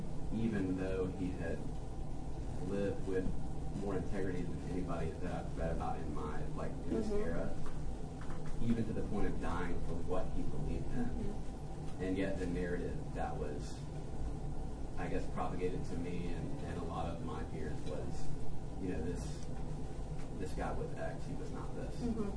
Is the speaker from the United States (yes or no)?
yes; the South, United States; I grew up in the Bible Belt and in the South and in a very white upbringing